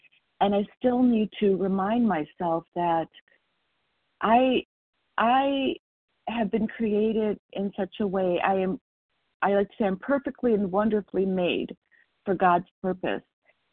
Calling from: Michigan, United States; calling from Michigan, recovered compulsive overeater.

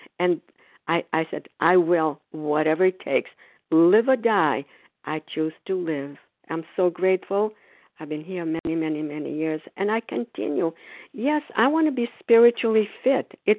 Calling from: Foxborough, Massachusetts, United States; I'm calling from Foxborough, Massachusetts.

